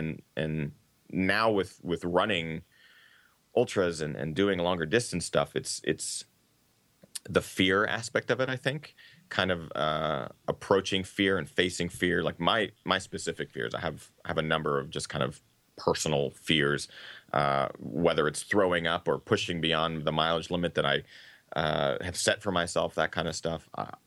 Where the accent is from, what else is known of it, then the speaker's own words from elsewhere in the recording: Pacific Northwest, United States; Growing up in the Northwest, you're just blessed with some of the most amazing lush forests.